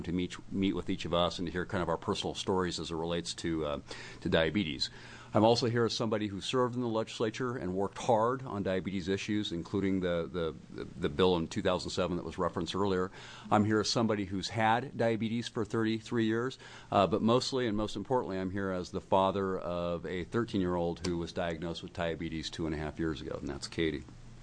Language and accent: English; Westland, Oregon, United States; I'm from Westland, Oregon.